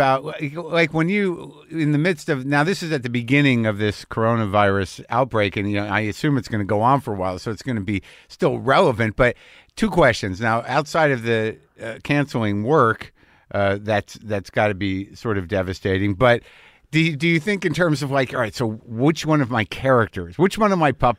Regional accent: New Mexico, United States; But it's weird growing up in New Mexico right next to Texas because there were regional places like Piggly Wiggly.

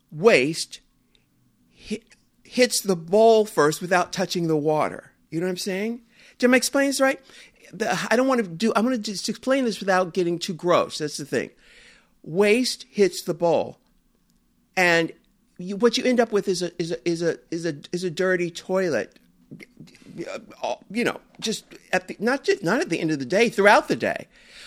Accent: San Diego, California, United States; You know, I'm an American. Born and raised here, born in San Diego, by the way

